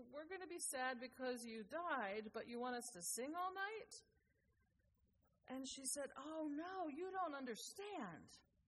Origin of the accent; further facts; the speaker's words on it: Seabrook, United States; by the way, and I'm from Seabrook.